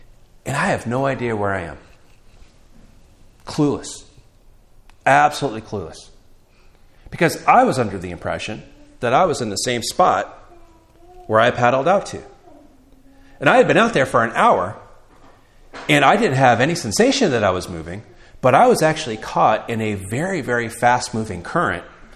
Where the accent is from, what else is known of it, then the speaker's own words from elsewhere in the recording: Florida, United States; Now, I grew up in Florida, and I used to surf a lot.